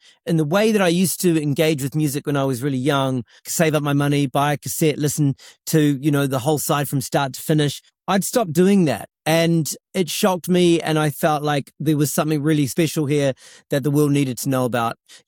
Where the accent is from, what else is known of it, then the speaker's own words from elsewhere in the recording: New Zealand; I'm from New Zealand, like Mark as well.